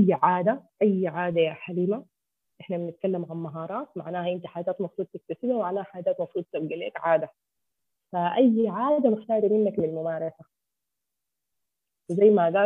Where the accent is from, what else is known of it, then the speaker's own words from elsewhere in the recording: Sudan; حيقولوا متخلفه هنا عندنا في السودان